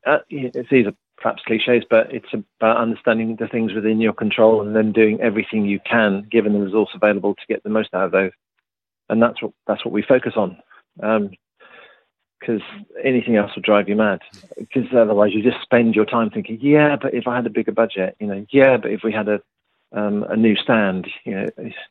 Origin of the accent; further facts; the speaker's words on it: East of England, United Kingdom; I grew up in Norfolk